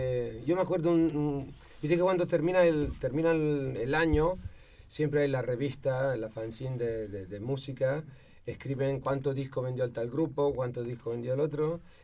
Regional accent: Italy; Actualmente, yo de Italia...

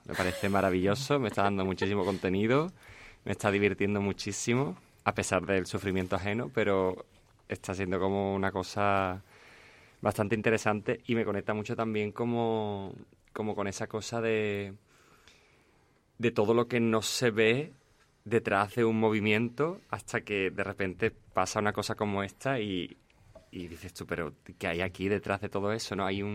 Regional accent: Jerez, Andalusia, Spain; also born or lived in Girona; yo nací en Girona, pero me crié en Jerez, y cuando llegué, que era muy chico

